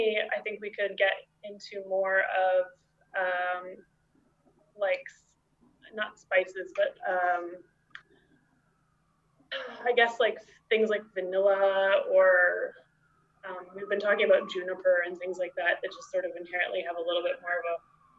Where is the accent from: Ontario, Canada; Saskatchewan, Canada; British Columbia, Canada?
British Columbia, Canada; Vancouver; I was a university student at UBC. I grew up in Vancouver, and went to UBC and was doing a chemical engineering degree there.